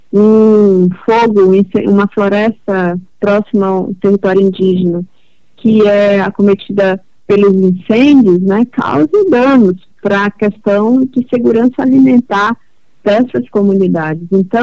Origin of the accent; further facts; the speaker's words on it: Amazon, Brazil; nós estamos perdendo, né, como amazônidas. Como brasileiros, estamos perdendo